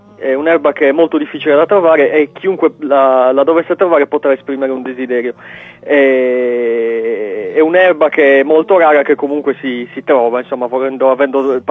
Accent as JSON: {"language": "Italian", "region": "Sardinia", "country": "Italy", "accent": "Sassarese", "said": "in sassarese nel nostro dialetto"}